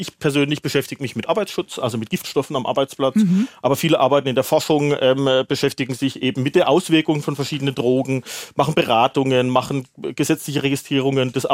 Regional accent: Bavaria, Germany; ich komme ja aus Bayern, da gibt es Oktoberfest, wird Bier in Maßkrügen, in Literkrügen getrunken.

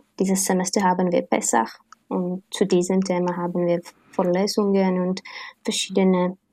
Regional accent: Znojmo, South Moravian Region, Czechia; also born or lived in Prague; Ich komme aus Tschechien, aus einer kleinen Stadt in der Nähe von österreichischen Grenzen, das heißt Znaim. Aber dann bin ich nach Prag gekommen, um mein Studium zu beginnen

